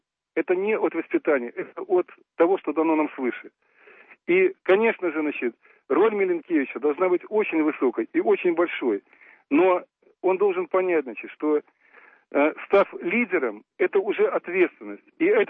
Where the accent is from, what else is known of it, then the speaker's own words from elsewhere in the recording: Belarus; Мы все белорусы, нам это пора понять.